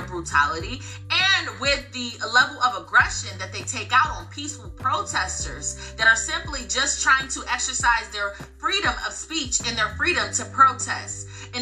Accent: United States; We don't even like Starbucks, and we're American, okay?

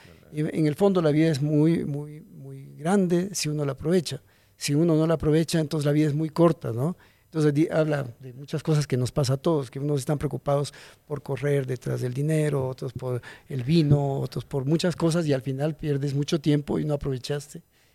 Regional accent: Quito, Pichincha, Ecuador; yo me siento también parte, digamos, como quiteño, yo me siento ligado totalmente a la cultura española

